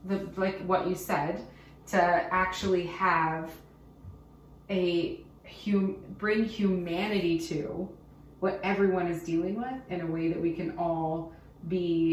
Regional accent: Oklahoma, United States; I'm also from Oklahoma.

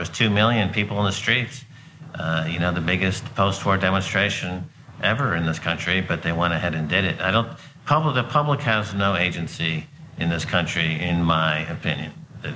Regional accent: United States; But that's because I'm American, and, you know, we already fought against the monarchy, and it's still very fresh in our minds.

